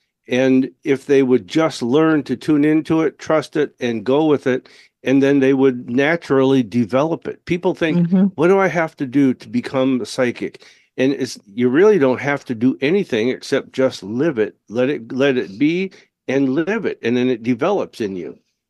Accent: Seattle, Washington, United States; I was born in Tacoma, but at fourth grade, we moved to South Seattle to an area called Skyway. And that's where I grew up. And I was raised as a Catholic.

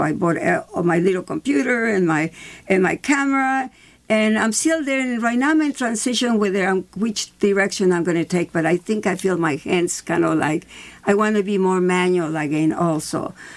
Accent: Mexico City, Mexico; and then I was born in Mexico City, and I grew up with, you know, strange. I mean, not strange, a very, very incredible. And I grew up in a country club, because my aunt was an actress. So I grew up in a very rich, poor way.

